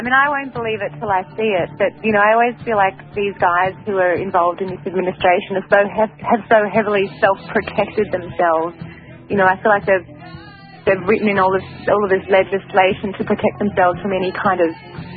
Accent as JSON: {"language": "English", "country": "Australia", "said": "when I'm 38 years old and when I was studying, and I'm Australian, and when I was studying in Australia legal studies"}